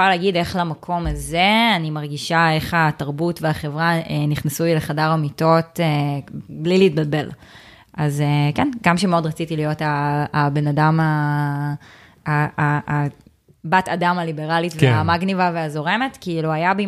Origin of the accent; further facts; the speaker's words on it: Haifa, Haifa District, Israel; אני כן יכולה להגיד שגדלתי בישראל, גדלתי בחיפה, בחברה יחסית נורמטיבית